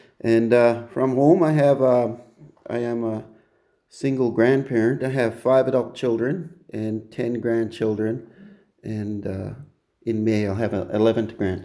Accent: Nova Scotia, Canada; And I come from Member 2. I grew up in Member 2. And got all my tools to survive from Member 2.

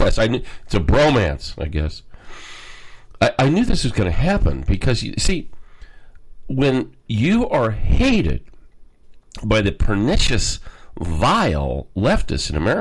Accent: Scotland, United Kingdom; I might find out, rather than being so Scottish, I'm probably more Ruski.

